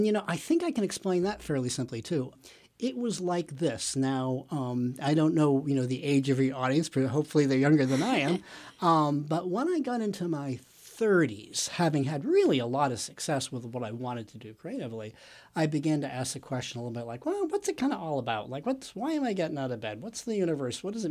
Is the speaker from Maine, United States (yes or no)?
yes; Maine, United States; I'm actually from Maine originally.